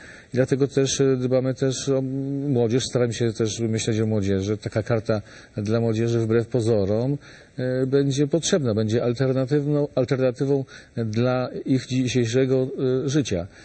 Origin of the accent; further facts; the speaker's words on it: Lesser Poland, Poland; jesteśmy z Małopolski